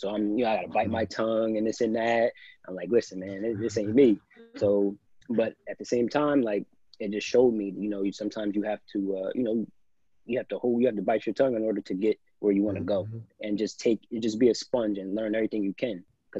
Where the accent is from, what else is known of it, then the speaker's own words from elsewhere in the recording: Lake Valley, New Jersey, United States; Like I'm just a kid from Lake Valley. I'm a kid from South Jersey. Like nobody knows where that's at, things like that.